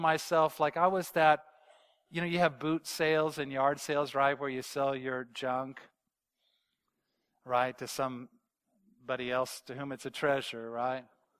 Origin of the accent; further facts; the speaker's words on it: Bible Belt, United States; I always jokingly say I grew in the United States, I grew up in the Bible Belt. That's kind of the Midwest, South part of the United States, the Bible Belt.